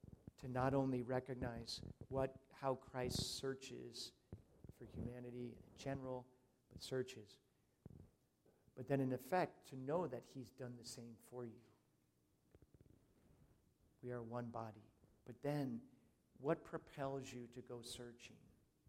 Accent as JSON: {"language": "English", "region": "Maryland", "country": "United States", "said": "I'm from Maryland. Okay, right? What are you doing here? It was really very funny that I was from Maryland and I wasn't from St. Luke's, which is the church right around the corner, right?"}